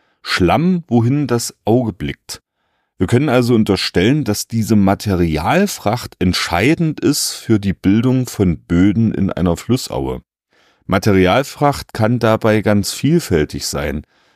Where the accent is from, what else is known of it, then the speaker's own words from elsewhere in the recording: Germany; meine Heimatregion, die schöne Dübener Heide